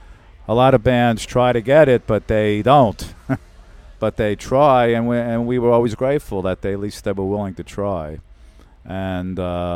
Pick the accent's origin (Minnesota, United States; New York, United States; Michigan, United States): New York, United States; Brooklyn; We grew up together in Brooklyn. Me, Kenny Koerner, Richie Wise, and Kenny Aronson.